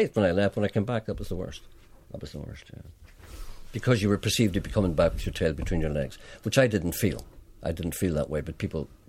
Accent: Ireland; But I said, well, I'm Irish.

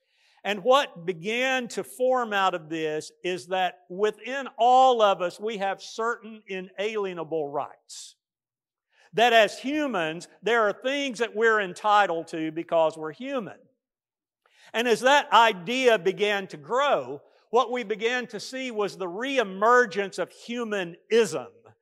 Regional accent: United States; And I tell you, as an American, I love it.

